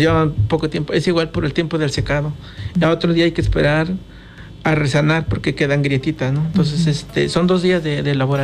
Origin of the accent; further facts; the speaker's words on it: Chalcatzingo, Morelos, Mexico; lo dimos en mi pueblo. Yo sí tengo esa como que delicadez de no sacarlo a otros pueblos